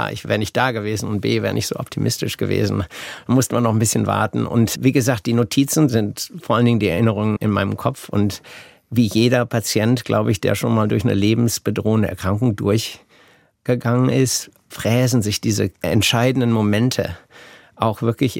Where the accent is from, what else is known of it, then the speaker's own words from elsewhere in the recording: North Rhine-Westphalia, Germany; now in Boston, United States; Ich habe jetzt so gehofft, dass ich immer noch als Westfale durchgehen kann, aber ist nicht möglich.